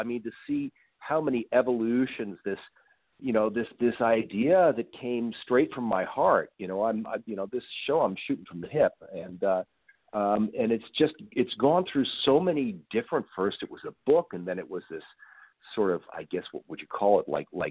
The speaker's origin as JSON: {"language": "English", "town": "Hartford", "region": "Connecticut", "country": "United States", "tie": "born or raised there", "said": "He later went on to live in my hometown, where I live now, of Hartford, Connecticut."}